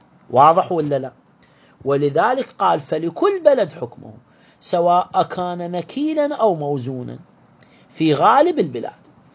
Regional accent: Iraq

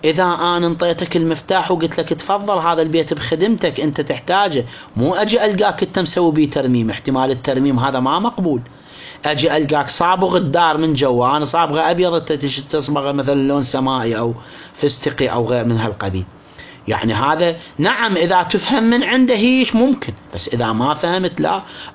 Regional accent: Iraq; احنا عندنا بالعراق نسميه دربونة

